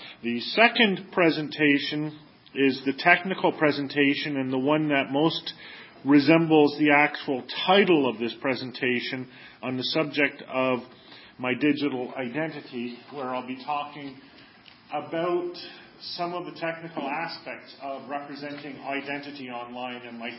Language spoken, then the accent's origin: English; Montreal, Quebec, Canada; I am originally from Montreal, and so Montreal always is and always will be home for me.